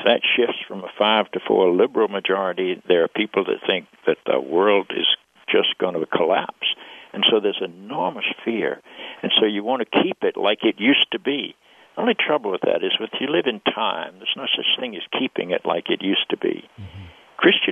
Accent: the South, United States; Where I grew up in the South

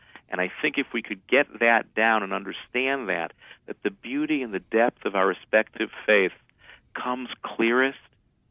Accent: United States; I think the reason I, as an American Jew and as a rabbi, can love Christmas is because I have no experience of it as being coerced.

